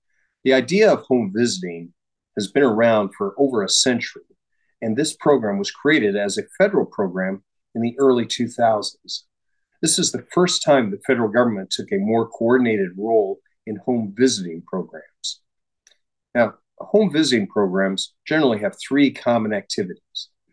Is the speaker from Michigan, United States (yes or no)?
no; Kansas, United States; And growing up in Western Kansas and a fifth generation Kansan